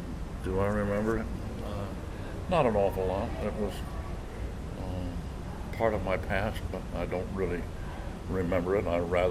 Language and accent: English; Phoenix, Arizona, United States; born there; I was born in Phoenix. Went to Glendale High School.